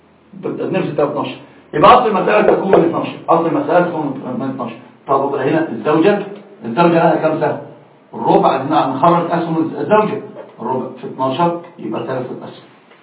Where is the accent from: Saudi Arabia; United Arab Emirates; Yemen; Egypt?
United Arab Emirates; Dubai; عندنا في دبي